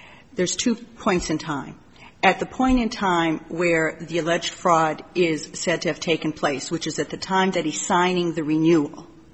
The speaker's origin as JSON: {"language": "English", "town": "Los Angeles", "region": "California", "country": "United States", "said": "I'm from Los Angeles. We don't have rent control."}